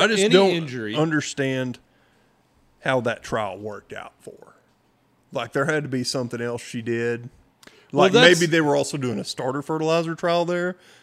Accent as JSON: {"language": "English", "region": "Texas", "country": "United States", "said": "I'm not from the Midwest. I'm sorry, I don't speak Yankee. I'm from Texas."}